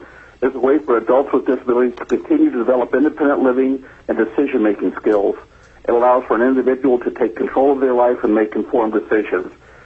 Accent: Fairbanks, Alaska, United States; I am from Fairbanks

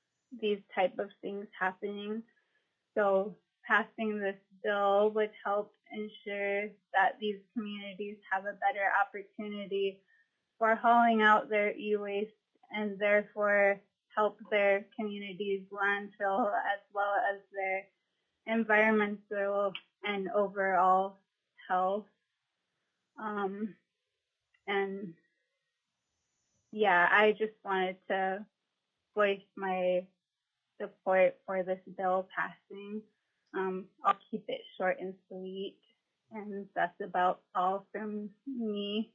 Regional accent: Nome, Alaska, United States; I am from Nome, Alaska, and I just called in to voice my support of this Bill 175 passing.

